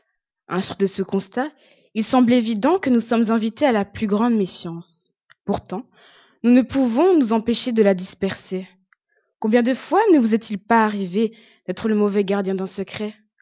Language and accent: French; Wallonia, Belgium; Nous pouvons d'ailleurs trouver des réactions émotives similaires chez nous en Wallonie